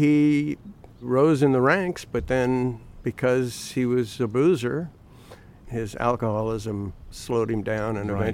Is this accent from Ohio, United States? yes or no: no; New Orleans, Louisiana, United States; I was visiting a friend of mine in New Orleans. I grew up in New Orleans.